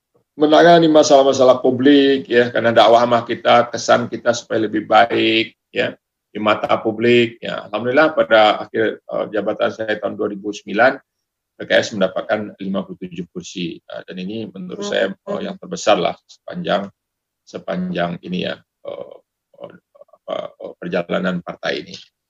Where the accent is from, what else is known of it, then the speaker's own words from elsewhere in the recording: Sumatra, Indonesia; karena saya berasal dari Sumatera